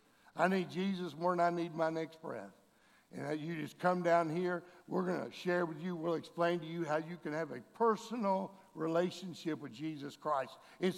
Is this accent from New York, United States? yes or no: no; Brownsville, Texas, United States; I was from Brownsville, Texas. I didn't know what the union was.